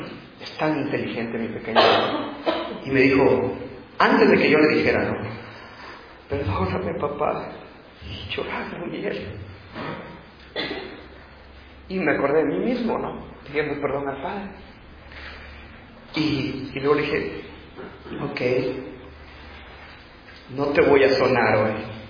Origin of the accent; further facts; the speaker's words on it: Mexico; Nosotros como buenos mexicanos sabemos